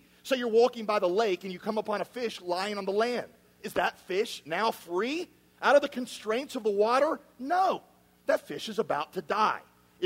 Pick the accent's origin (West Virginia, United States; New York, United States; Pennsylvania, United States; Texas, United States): West Virginia, United States; I mean, I'm from West Virginia.